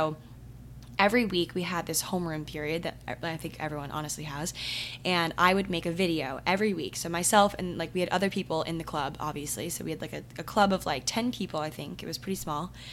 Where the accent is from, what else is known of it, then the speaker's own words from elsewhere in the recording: Maryland, United States; so my town, my hometown in Maryland, was kind of known, honestly, for like the whole premise of this episode, for just being ridiculously productive